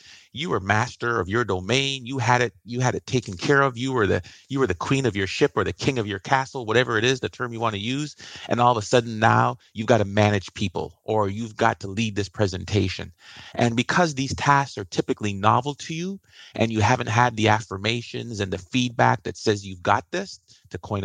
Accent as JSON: {"language": "English", "country": "Canada", "said": "And I'm Canadian, so I'm going to pick"}